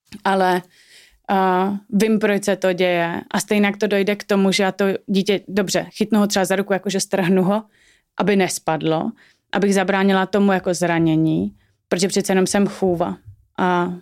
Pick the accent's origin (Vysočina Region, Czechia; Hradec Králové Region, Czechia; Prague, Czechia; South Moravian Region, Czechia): Prague, Czechia; bydlíme kousek od sebe a obě dvě jsme z Prahy